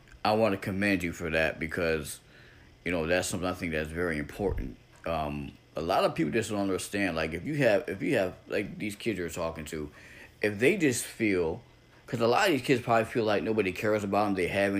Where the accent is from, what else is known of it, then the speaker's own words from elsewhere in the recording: Rochester, New York, United States; I'm from Rochester, New York. It's freaking bad up there also.